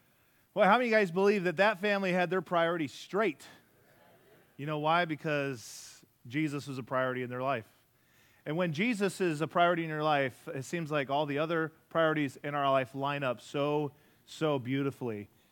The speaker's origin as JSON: {"language": "English", "region": "Arizona", "country": "United States", "tie": "born or raised there", "also_born_or_lived": "Colorado", "said": "Now, I grew up in Arizona, and did somebody just say sorry?"}